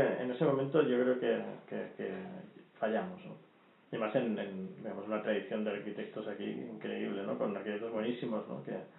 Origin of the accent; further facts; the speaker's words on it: Barcelona, Catalonia, Spain; incluso cuando la gente me pregunta de fuera de dónde soy, digo que soy de Barcelona.